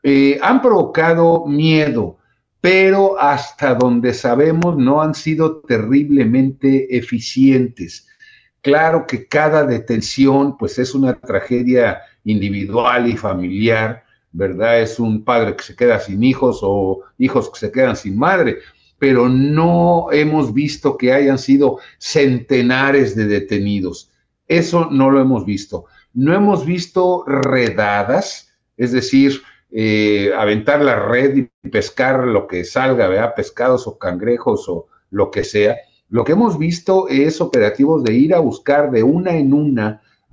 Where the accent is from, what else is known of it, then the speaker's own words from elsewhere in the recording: Mexico; now in Chicago, United States; soy un inmigrante mexicano, pero llevo más de la mitad de mi vida viviendo aquí en Estados Unidos, particularmente en Chicago